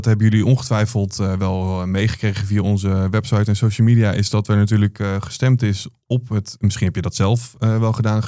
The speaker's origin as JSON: {"language": "Dutch", "country": "Netherlands", "said": "Maar volgens mij ook wel echt gewoon als Nederlander zijnde mag je daar echt trots op zijn"}